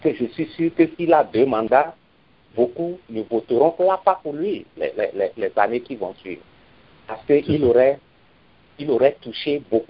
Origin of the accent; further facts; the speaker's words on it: Cotonou, Littoral, Benin; nous sommes nés au Bénin. On est presque nés, disons, à l'orée des indépendances, si je pourrais le dire. Et on a grandi à Cotonou, on a grandi jusqu'à ce que nous soyons ici dans ce pays.